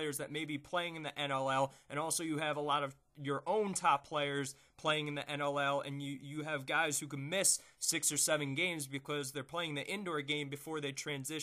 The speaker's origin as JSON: {"language": "English", "region": "New Jersey", "country": "United States", "said": "I'm from New Jersey"}